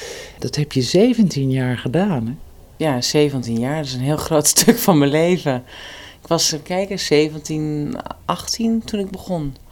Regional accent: Amsterdam, North Holland, Netherlands; 36 jaar, geboren en getogen in Amsterdam. Actrice geweest heel lang en de laatste jaar eigenlijk niet meer. Een jaar lang in Amerika gewoond, ruim een jaar. En nu weer eventjes in Nederland.

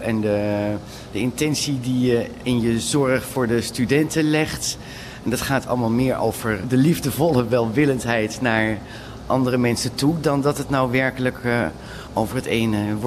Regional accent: Haarlem, North Holland, Netherlands; Ik kom uit Haarlem.

